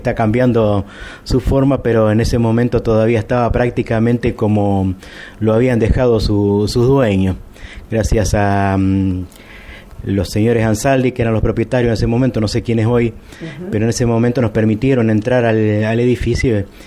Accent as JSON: {"language": "Spanish", "town": "Primero de Mayo", "region": "Entre Ríos", "country": "Argentina", "tie": "born or raised there", "also_born_or_lived": "Concepción del Uruguay", "said": "Yo nací en Concepción del Uruguay, ahí en el hospitalito, como te decía, pero prácticamente mi niñez y adolescencia la pasé acá en Primero de Mayo. Vinimos muy, muy chicos. La primaria la hice acá en la Escuela Nacional número 77, Jujuy, era en esa época."}